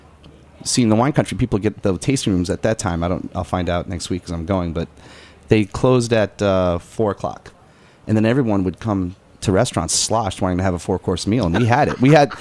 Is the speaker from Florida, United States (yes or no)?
no; New York, United States; also born or lived in California; I'm from New York. I probably will be in New York again someday, which I guess did turn out, but I have to go to California.